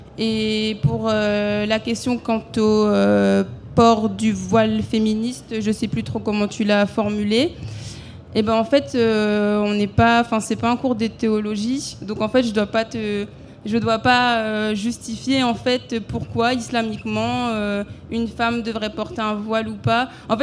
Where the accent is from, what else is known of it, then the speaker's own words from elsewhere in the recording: France; je suis française et noire et ouais, j'ai des origines supposées.